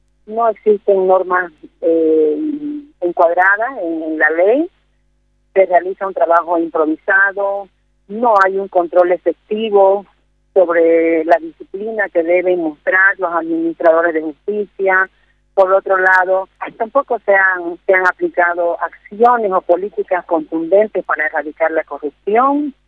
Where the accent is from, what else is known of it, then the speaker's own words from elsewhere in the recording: Santa Cruz de la Sierra, Santa Cruz, Bolivia; soy de Santa Cruz, soy abogada, también soy psicóloga